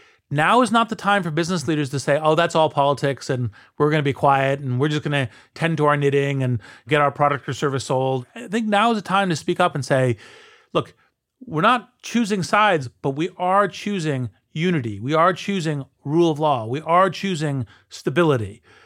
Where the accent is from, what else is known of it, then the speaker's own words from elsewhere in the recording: United States; Let me just speak as an American here